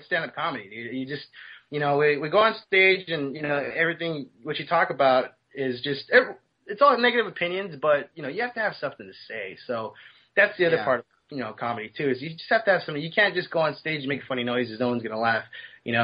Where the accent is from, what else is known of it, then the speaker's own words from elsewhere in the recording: United States; born there; Yeah, I am American. I'm American. You know, I was born here. I'm American